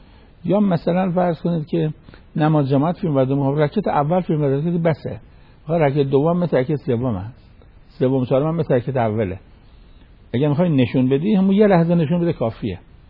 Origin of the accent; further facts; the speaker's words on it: Iran; آخه ما ایرانی هستیم، ایرانی خیلی سابق داره.